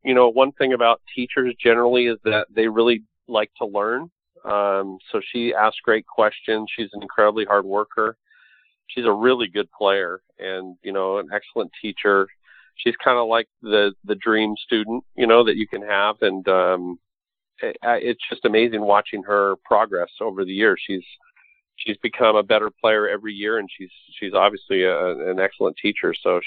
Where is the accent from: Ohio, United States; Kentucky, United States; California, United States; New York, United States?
California, United States; Los Angeles; I grew up in Hollywood as a kid, so that was sort of standard operating procedure in Hollywood.